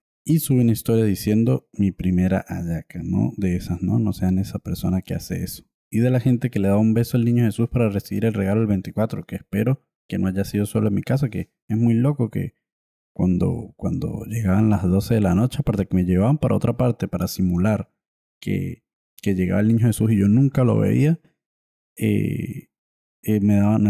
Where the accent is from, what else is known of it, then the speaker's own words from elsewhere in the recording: Venezuela; moved away; Como la mayoría, tuve que salir de Venezuela para darme cuenta de lo cool que es la Navidad en Venezuela